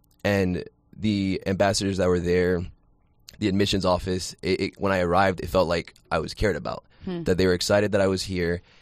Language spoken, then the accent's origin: English; Florida, United States; I'm Colombian. So I'm Latino. I'm from South Florida.